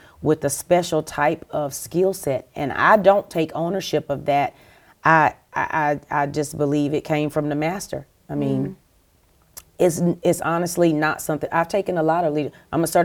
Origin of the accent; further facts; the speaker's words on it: South Carolina, United States; now in Arizona, United States; South Carolina girl. And so even in Arizona, they're like, where are you from? South Carolina. Yeah, we can tell. The accent. I'm not going to lose my accent.